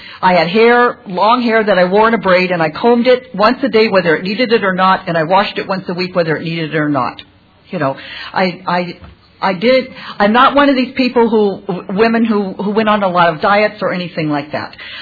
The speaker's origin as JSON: {"language": "English", "region": "California", "country": "United States", "said": "I'm from the San Fernando Valley, and I'm a compulsive overeater."}